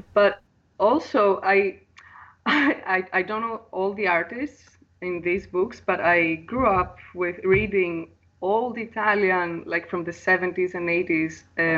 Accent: Greece; accent: Greek; English is a second language; I'm going to kill that name for sure with my Greek accent

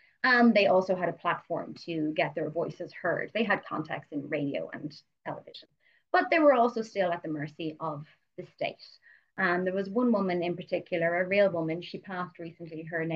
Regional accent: Ireland; because I am an Irish

